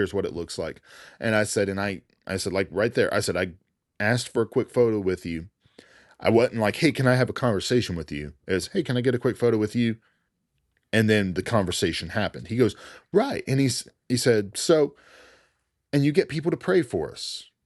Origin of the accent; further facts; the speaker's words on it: Tennessee, United States; I said, no, I'm from Tennessee. But you met me in Atlanta.